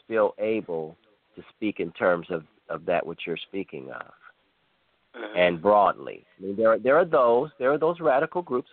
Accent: Cleveland, Ohio, United States; as I'm from Midwestern Ohio and Cleveland

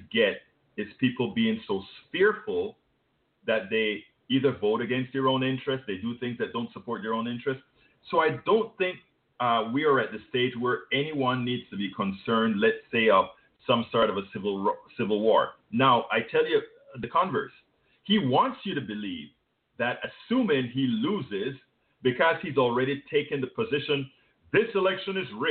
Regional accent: Panama; I'm from Central America, Panama.

